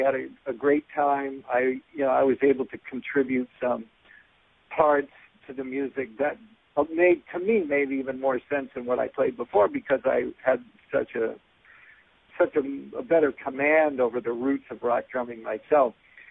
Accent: Boston, Massachusetts, United States; In my early years, growing up in Boston, I was a big band fan

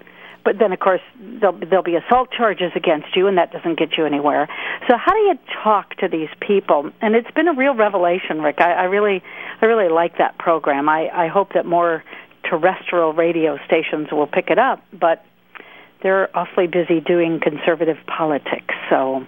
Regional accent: Albuquerque, New Mexico, United States; when I grew up in Albuquerque in the decade, we were number one in crime per capita in America.

